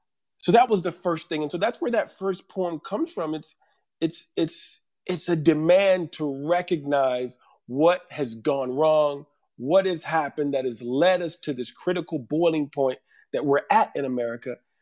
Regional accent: Virginia, United States; had I been back in my hometown in Virginia

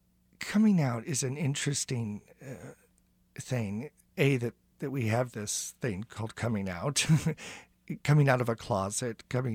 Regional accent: California, United States; Growing up in California in the 70s, it was more, I'm not sure this is the right word, but it was more hippy-dippy.

